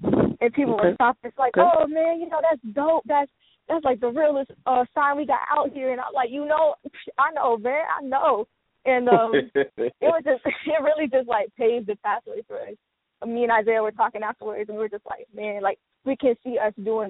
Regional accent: Fayetteville, North Carolina, United States; You know, we're from Fayetteville, North Carolina. I'm a sophomore in high school.

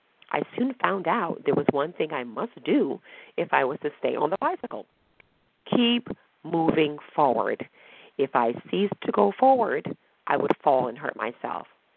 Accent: Northeast, United States; at least not where I'm from. I'm from the Northeast.

